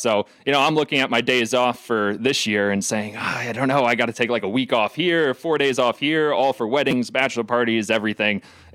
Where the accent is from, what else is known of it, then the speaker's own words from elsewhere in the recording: New York, United States; Yeah, so I'm obviously from New York, from Long Island originally. Moved to the city for a little while after college.